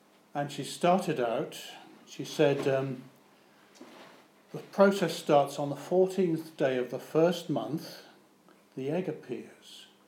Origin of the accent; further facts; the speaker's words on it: England, United Kingdom; as an Englishman in the what valleys, it's, I think I'd rather be in Gaza, frankly.